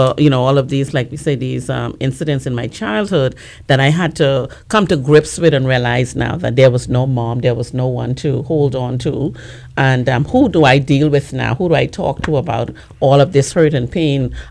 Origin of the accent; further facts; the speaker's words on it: Bahamas; And so my journey started as I'm originally from the Bahamas.